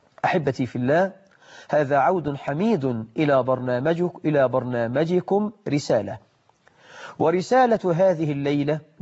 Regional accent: Egypt

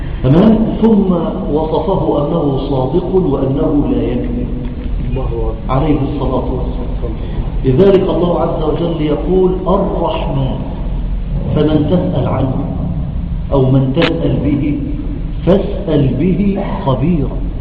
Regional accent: Port Said, Port Said Governorate, Egypt; وهو من أحب إخواني إلى قلبي في بلدنا بورسعيد.

